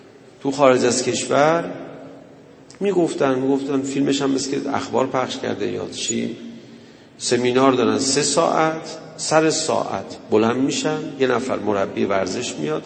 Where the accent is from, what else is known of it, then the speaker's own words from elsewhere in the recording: Tehran, Tehran Province, Iran; من یادم بچگی تو همین تهران یکی از مسائلی که مثلا جز مسائل روزمره بود